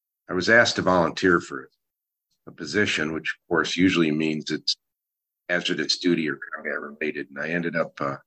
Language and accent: English; Chicago, Illinois, United States; You know, I grew up in the Chicago area, Chicago, Illinois, USA, and kind of an interesting background.